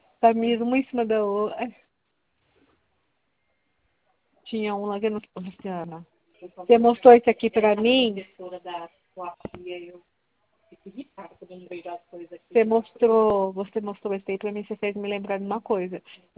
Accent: Andradina, São Paulo, Brazil; Andradina.

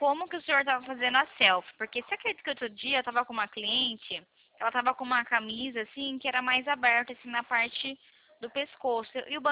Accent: São Paulo, Brazil; Eu sou de São Paulo.

